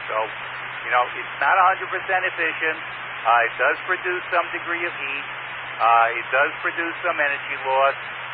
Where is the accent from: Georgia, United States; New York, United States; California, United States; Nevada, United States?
New York, United States; Brooklyn; having been born and brought up in Brooklyn